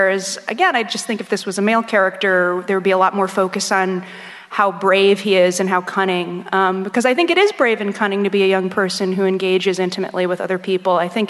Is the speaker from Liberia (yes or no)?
no; United States; And as an American who encountered that xenophobia